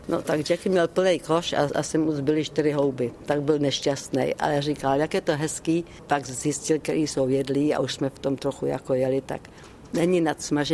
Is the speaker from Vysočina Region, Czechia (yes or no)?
no; Olomouc, Olomouc Region, Czechia; now in United Kingdom; Já i když jako mám britské občanství a žiju v Británii, tak já jsem z Moravy, z Olomouce a vždycky v srdci jsem Češka. Ale mám teďka 2 domovy.